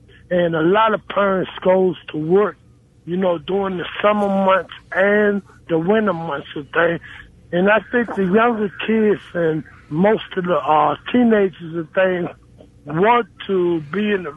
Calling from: Washington, District of Columbia, United States; Initial W. I'm calling from Washington, D.C., Northwest Washington.

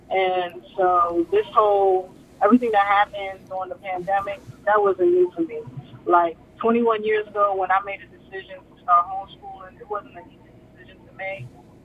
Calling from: Maryland, United States; So I'm calling from Montgomery County, and what I wanted to know was what was Dr. Monica Goldstein planning on doing once she's retired?

